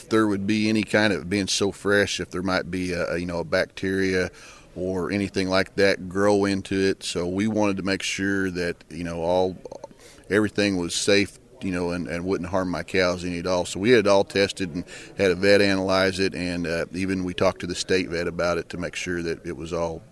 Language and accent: English; Missouri, United States; I'm from Wright County, Missouri. I farm about 220 acres, 13 miles north of Mountain Grove.